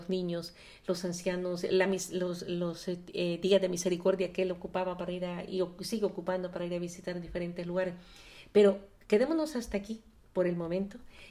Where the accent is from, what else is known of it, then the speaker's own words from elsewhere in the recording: El Salvador; como salvadoreña quiero agradecerle